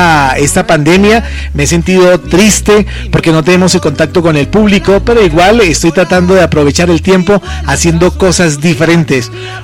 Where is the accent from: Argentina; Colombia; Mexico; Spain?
Colombia; Pereira, Risaralda; En mi campo sigo cultivando, aquí en mi tierra natal, en Pereira